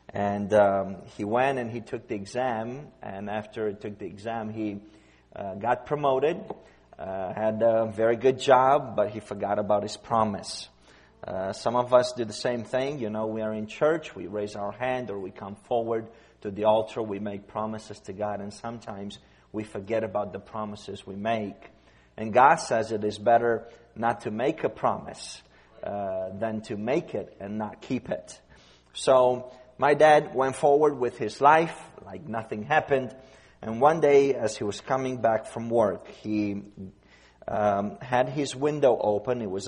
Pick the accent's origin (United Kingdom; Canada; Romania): Romania; born there; English is a second language; I was born in Romania in 1974 when the country was under communism.